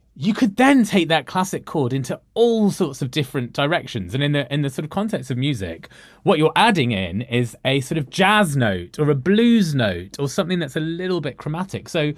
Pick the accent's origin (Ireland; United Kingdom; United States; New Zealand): United Kingdom; I guess it's to do with me myself being British Indian, and this idea of sort of not being just British, not being just Indian, but being this third culture in between.